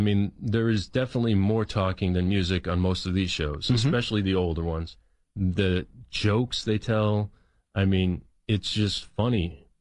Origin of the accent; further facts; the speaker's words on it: Boston, Massachusetts, United States; now in Nashville, United States; But I grew up in Boston, and I listened to a lot of rock music.